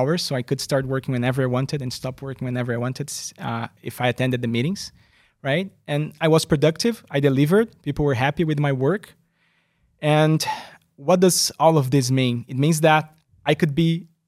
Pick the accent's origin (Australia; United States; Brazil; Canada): Brazil; I was born in Brazil, I didn't tell anybody that yet, but I was born in Brazil and Brazilian.